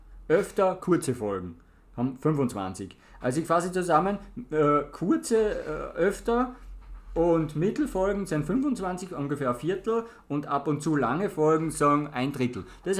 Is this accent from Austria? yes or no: yes; Austria; Also wir sind aus Österreich.